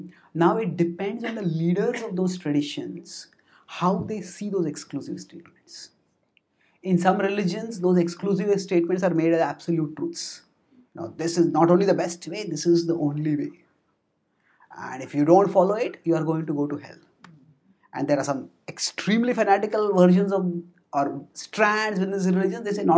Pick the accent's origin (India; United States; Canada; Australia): India; If you see, I am from India